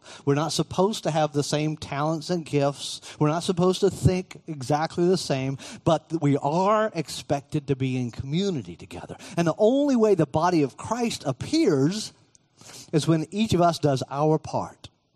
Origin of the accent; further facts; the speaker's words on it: Cocoa, Florida, United States; I grew up in Cocoa, which did not have the best history in terms of race relations.